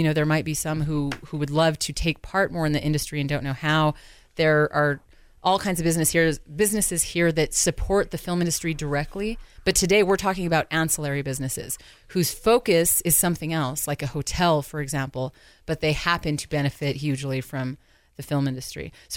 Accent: Belen, New Mexico, United States; most people know that I grew up in Belen. I was born and raised there.

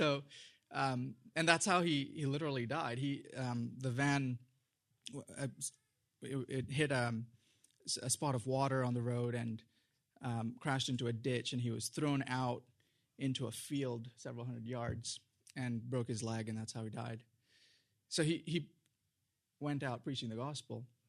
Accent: India; I was born and raised in India, a very small town in southeast India.

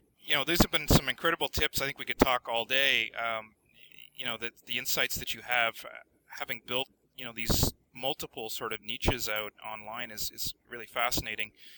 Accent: Canada; I think we're frankly just confused, and I'm from Canada, by the way, but not from America

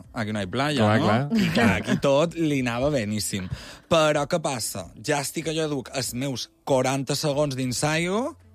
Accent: Balearic Islands, Spain; Clar, a mi com a mallorquí no me passarà.

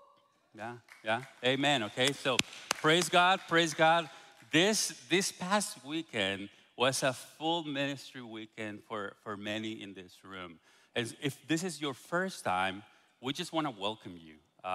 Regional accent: Guatemala; moved away as an adult; now in United States; I'm from Guatemala, okay? So I'm Guatemalan. Me and my wife, we came 5 years ago.

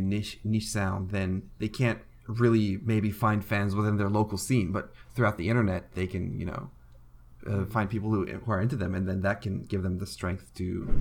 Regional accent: Turkey; I'm from Turkey, and the music scene in Turkey was pretty similar as well

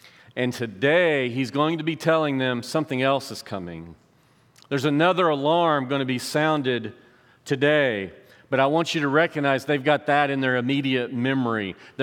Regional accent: Oklahoma, United States; grew up in southern Oklahoma, about 40 miles north of here, and we had a tornado headed directly for my hometown

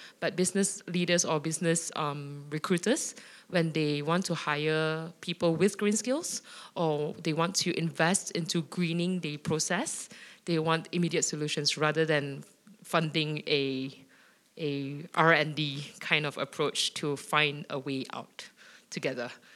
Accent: Malaysia; from Malaysia.

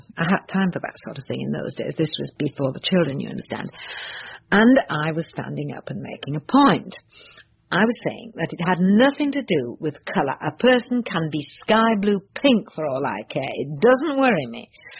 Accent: Hull, Yorkshire and the Humber, United Kingdom; So when I was a little girl growing up in Hull, while we were never what anyone would ever call rich, you'd be hard-pressed to describe us as poor.

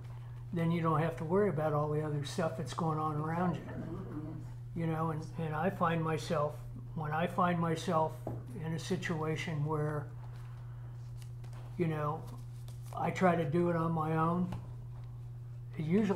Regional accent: Ohio, United States; I said, I'm from Ohio. This is my brother-in-law's car

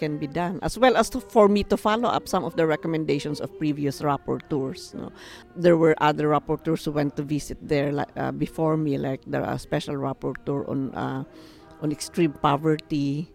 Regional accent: Cordillera Administrative Region, Philippines; I am Akankanae Igorot from the Cordillera region in the Philippines.

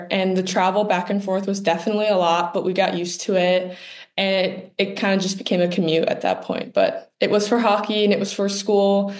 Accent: Alaska, United States; But I grew up in Alaska, so we had ice rinks all around us, and we had like frozen ponds in our backyard.

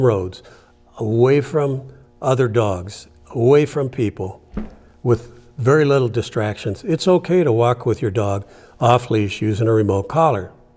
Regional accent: Canada; now in United States; I grew up in Canada. I'm an American, but came back to the United States and have stayed.

